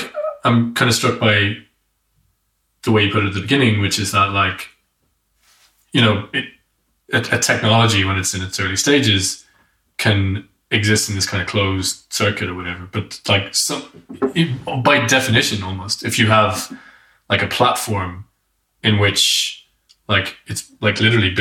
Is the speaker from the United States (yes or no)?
no; Kilkenny, Leinster, Ireland; a lot of interviews with a bunch of people who live in my hometown of Kilkenny